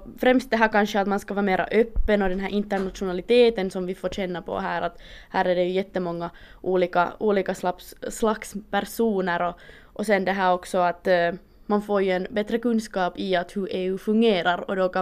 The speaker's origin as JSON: {"language": "Swedish", "country": "Finland", "said": "hemma i Finland."}